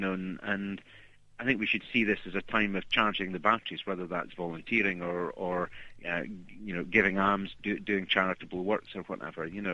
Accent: Dundee, Scotland, United Kingdom; accent: Scottish; now in Edinburgh, United Kingdom; Well, I'm from Dundee originally. I live just outside Edinburgh, although I work in London.

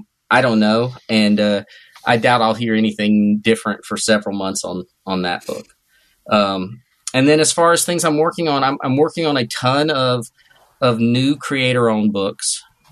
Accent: North Carolina, United States; moved away as an adult; so I grew up in North Carolina. And then when I was about 18, I moved to the Ozarks, very rural Missouri Ozarks.

